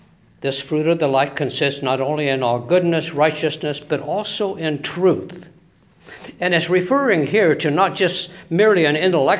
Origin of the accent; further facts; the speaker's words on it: Turlock, California, United States; And of course, we all know where Turlock is, my hometown.